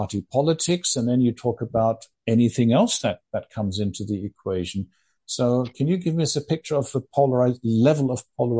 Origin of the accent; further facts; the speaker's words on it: Iran; I'm from Iran